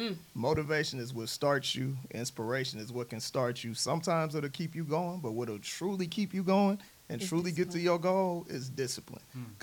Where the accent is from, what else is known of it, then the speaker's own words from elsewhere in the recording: Oakland, California, United States; from California, where I'm from. He's from Richmond, I'm from Oakland.